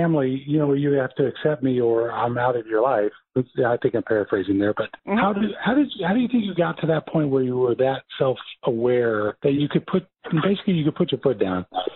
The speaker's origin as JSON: {"language": "English", "town": "Dallas", "region": "Texas", "country": "United States", "tie": "born there", "said": "even though I was born in Dallas, I don't feel like I was really raised Southern."}